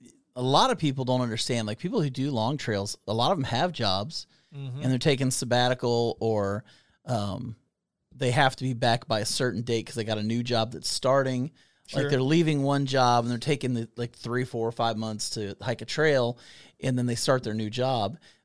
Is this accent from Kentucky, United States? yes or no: yes; Kentucky, United States; We are two idiots from Kentucky who are just telling you what we've dealt with.